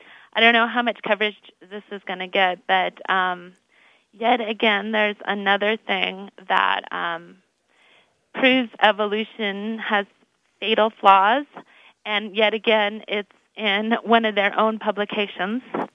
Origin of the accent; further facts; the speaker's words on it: Colorado Springs, Colorado, United States; now in Denver, United States; Well, I'm in Denver right now, but I'm from Colorado Springs.